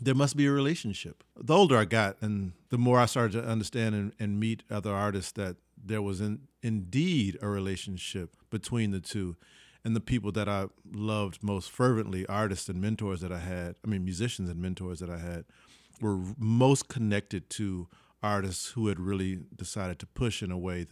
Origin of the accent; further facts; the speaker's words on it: Houston, Texas, United States; I grew up in Houston, Texas, and my parents collected a lot of work. So I had a house full of lots of pottery by Texas-based artists